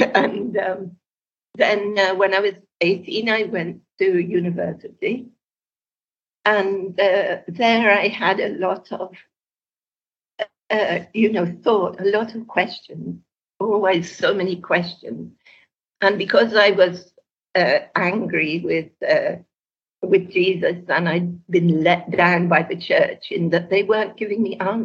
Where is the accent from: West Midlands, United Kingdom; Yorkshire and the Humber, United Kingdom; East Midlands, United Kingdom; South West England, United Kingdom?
South West England, United Kingdom; Bath; born there; I was born in England, in the West Country, in Bath, a place called Bath, it's Hot Springs.